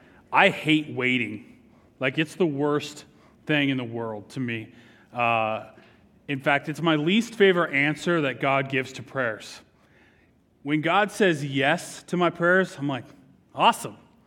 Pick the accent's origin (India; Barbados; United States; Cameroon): United States; California; I grew up in Southern California and everyone loves Disneyland.